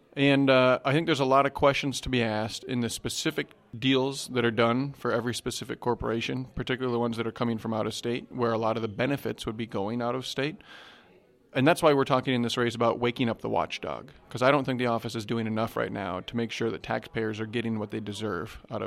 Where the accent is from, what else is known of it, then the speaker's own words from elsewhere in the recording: Decorah, Iowa, United States; You know, I was born and raised in Decorah. My first job was catching chickens. I like to hunt. It's a very stereotypically rural background.